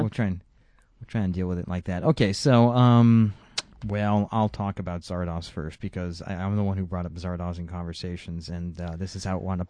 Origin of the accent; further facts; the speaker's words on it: Quebec, Canada; you know that I grew up in Quebec, and in Quebec, movies were for all 14 and over and 18 and over.